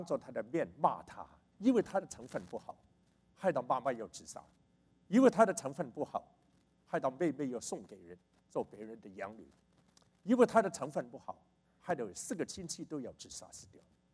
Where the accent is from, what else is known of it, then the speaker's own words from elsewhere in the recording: China; born there; also born or lived in Hong Kong; 我父亲是国民党的官员，我在中国出生，我们家本来已经逃到香港去